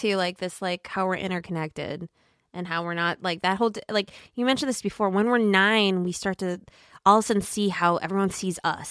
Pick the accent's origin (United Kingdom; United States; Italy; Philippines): United States; Minnesota; I'm from Minnesota. There's the big, you know, backwoods north.